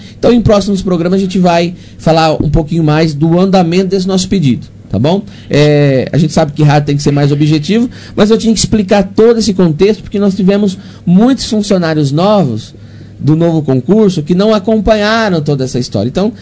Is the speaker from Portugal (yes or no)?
no; Aparecida, São Paulo, Brazil; eu que cresci, nasci aí em Aparecida